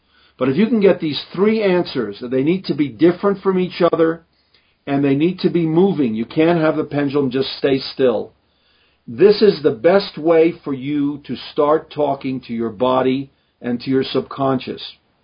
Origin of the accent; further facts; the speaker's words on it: Hungary; I'm Hungarian. I was born in Hungary